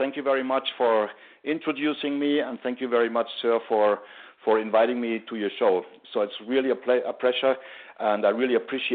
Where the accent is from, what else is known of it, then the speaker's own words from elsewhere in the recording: Munich, Bavaria, Germany; also born or lived in Bogota; now in Pereira, Colombia; No, I'm German. I'm from South Germany, from Munich. And right now I lived like for 15 years in Bogota.